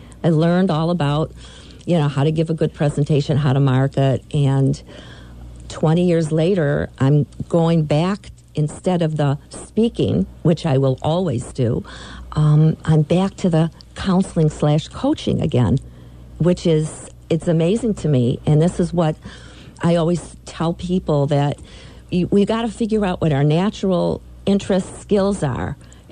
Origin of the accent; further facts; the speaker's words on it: Detroit, Michigan, United States; I was born in Detroit, and I've been in Michigan my whole life.